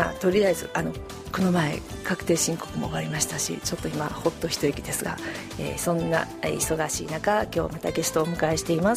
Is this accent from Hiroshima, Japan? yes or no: yes; Hiroshima, Japan; 私も広島なんで。